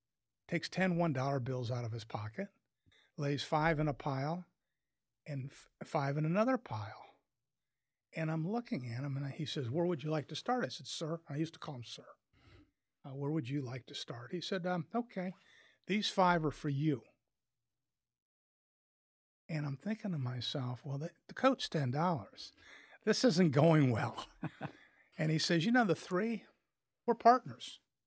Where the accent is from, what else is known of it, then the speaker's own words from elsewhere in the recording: Omaha, Nebraska, United States; And that was really what growing up in Omaha, Nebraska, especially, you know, I was born in 54, so everybody now knows I'm 70.